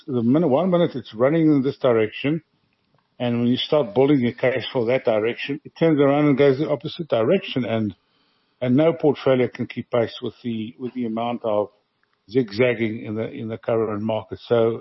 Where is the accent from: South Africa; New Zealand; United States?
South Africa; So it's very difficult being a South African investment advisor